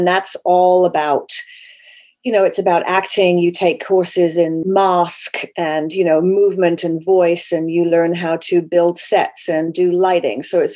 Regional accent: United Kingdom; moved away as an adult; also born or lived in Vancouver, California, United States; Well, I was raised in the United Kingdom. And when I was 18, because my father still lived in Vancouver, I always had this sort of, you know, very cool thing to be able to say, I'm going to live in Canada for a year.

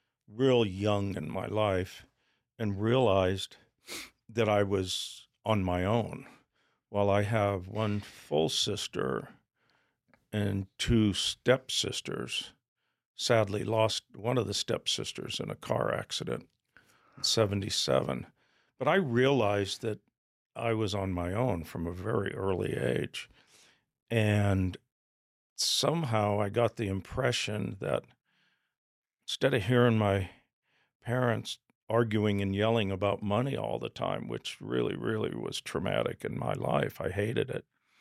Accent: California, United States; also born or lived in Boston, United States; I was born in Boston in December of 1949, and didn't come to California till I was about three.

